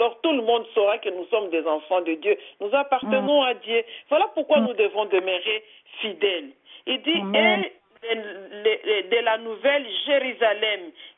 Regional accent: Belgium; je suis en Belgique, ma nationalité, c'est belge. Pourquoi belge? Parce que quelque part, je suis ressortissant de la Belgique.

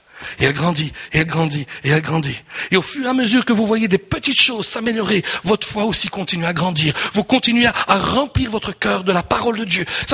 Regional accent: Belgium; Je suis belge de nationalité.

